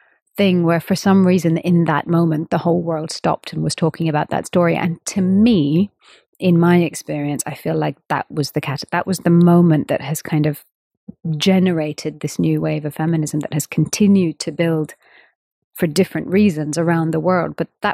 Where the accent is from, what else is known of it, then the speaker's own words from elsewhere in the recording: India; of course I'm an Indian female musician